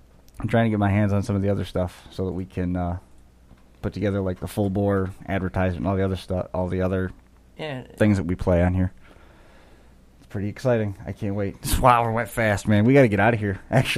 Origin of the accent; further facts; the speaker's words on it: New York, United States; Sir, we're from New York.